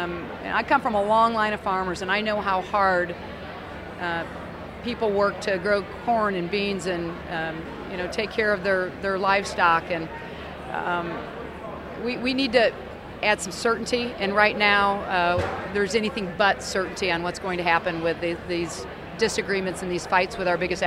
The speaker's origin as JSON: {"language": "English", "town": "Moline", "region": "Illinois", "country": "United States", "said": "And I come from Moline, Illinois, the world headquarters of John Deere"}